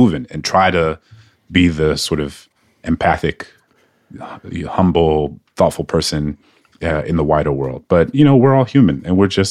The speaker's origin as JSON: {"language": "English", "town": "New Orleans", "region": "Louisiana", "country": "United States", "tie": "born or raised there", "said": "when I was born and raised in New Orleans"}